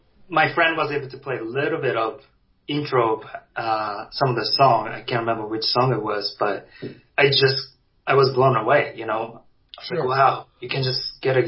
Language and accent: English; Tokyo, Japan; Oh, I grew up in Tokyo.